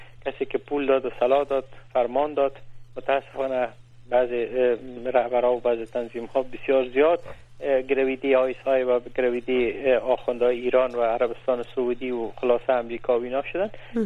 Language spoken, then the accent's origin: Persian; Afghanistan; برخلاف مثلا در افغانستان یک قوم پشتون ها هستن که خود من پشتون هستم